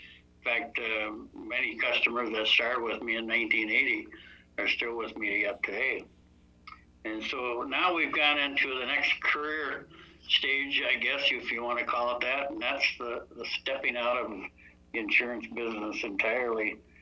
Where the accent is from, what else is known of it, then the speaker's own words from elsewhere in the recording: Sherburne, Minnesota, United States; So I was born and lived in Sherburne, Minnesota until I graduated and went in the Air Force for 4 years.